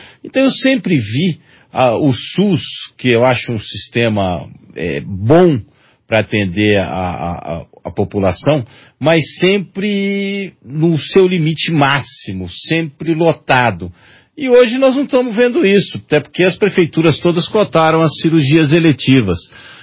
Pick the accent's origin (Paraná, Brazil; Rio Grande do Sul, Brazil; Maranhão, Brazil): Paraná, Brazil; trabalhei na Bahia, no Rio, em São Paulo e no Paraná, de onde eu vim